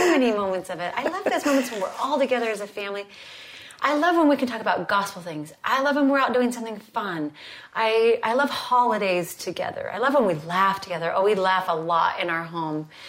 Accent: Alaska, United States; And I'm a blonde from Alaska, so I'm not sure how I showed up with it, but I did.

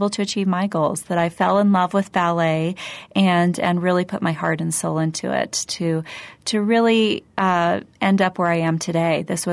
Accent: Boise, Idaho, United States; Well, I'm originally from Boise, Idaho, and I came to BYU in 1990.

